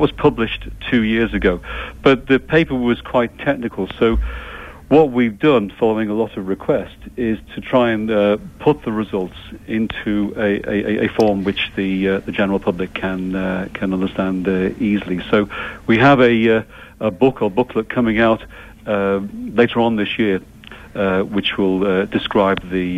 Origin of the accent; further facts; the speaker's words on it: North West England, United Kingdom; Well, I was brought up on the Wirral, and the Wirral, like Lancashire, has a lot of Viking heritage and history.